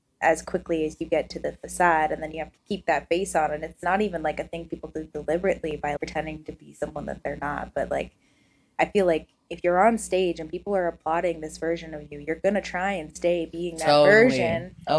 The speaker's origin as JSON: {"language": "English", "region": "Ontario", "country": "Canada", "tie": "born or raised there", "moved": "yes", "said": "I was almost a Victoria baby, but I was raised in Ontario, and then my mom took us on a trip to revisit out here"}